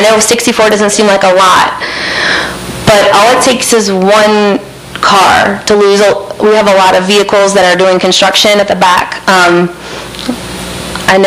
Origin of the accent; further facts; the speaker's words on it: Mandeville, Louisiana, United States; I'm from Mandeville, so we have the Tammany Trace